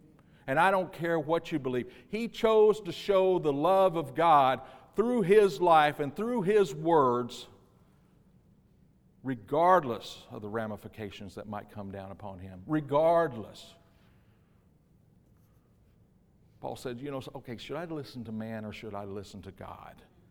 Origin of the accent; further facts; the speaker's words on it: Illinois, United States; I'm from Illinois and we talk however we want.